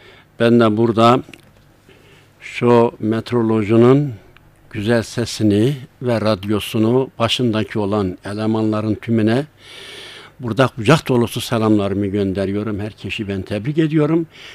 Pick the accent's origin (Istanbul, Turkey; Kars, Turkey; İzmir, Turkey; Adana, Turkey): Kars, Turkey; Sarıkamış; born there; Sarıkamış, Kazasının Köroğlu köyünde 1954'te nüfus kağıdında aynen yazıyor. 1-1 tarihinde dünyaya gelmişim.